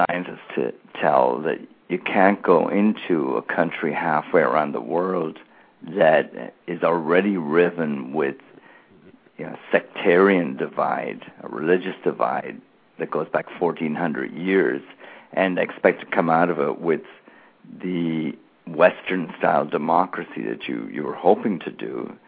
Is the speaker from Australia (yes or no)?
no; Ireland; growing up in Ireland, where there was a real political divide, where people had actually been killed in a civil war in the 1920s, and the political parties of the time I was growing up in the 60s, 70s, and 80s